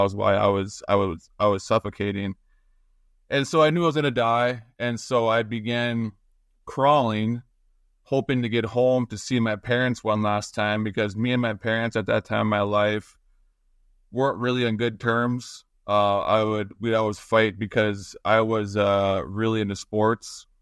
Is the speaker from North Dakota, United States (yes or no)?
yes; Park River, North Dakota, United States; because I grew up on a farm. So I was going into my hometown of Park River